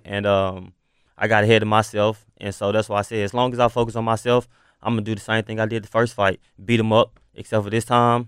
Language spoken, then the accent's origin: English; Memphis, Tennessee, United States; I'm from Memphis.